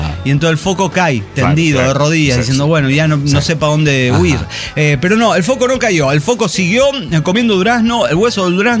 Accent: Tarija, Bolivia; soy cojudo de Tarija

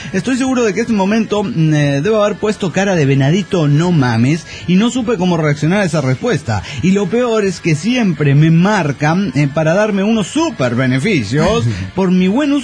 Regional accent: Querétaro, Mexico; de Querétaro, México.

